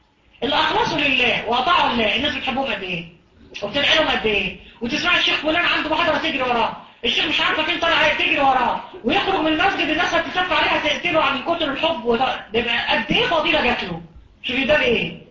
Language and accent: Arabic; Egypt; عندنا في مصر